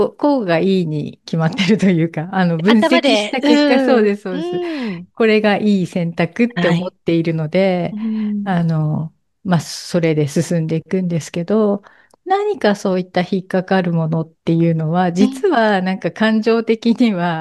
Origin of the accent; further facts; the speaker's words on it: Niigata, Japan; 私実は小さい頃新潟の田舎で育ってるんですけど、